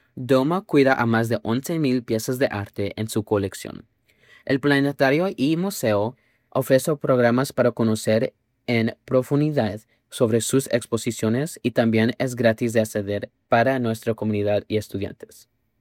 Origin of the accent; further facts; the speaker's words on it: Monon, Indiana, United States; Spanish is a second language; Soy de Monon, Indiana